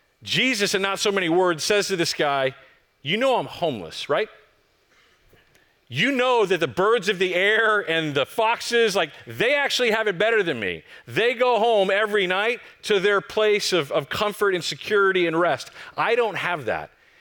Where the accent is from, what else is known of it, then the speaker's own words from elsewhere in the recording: Plano, Texas, United States; He put me in a little town 45 minutes north of where I grew up in Plano, Texas, called Sherman, close to family